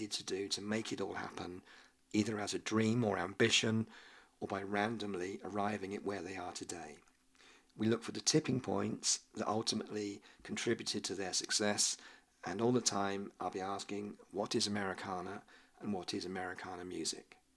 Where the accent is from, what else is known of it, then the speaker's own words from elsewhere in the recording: England, United Kingdom; now in Kansas City, United States; If you haven't guessed already, I'm not from around here. I grew up in England, close to London. I now live in Kansas City. I got here as quick as I could, and I've been travelling around the US since the 1980s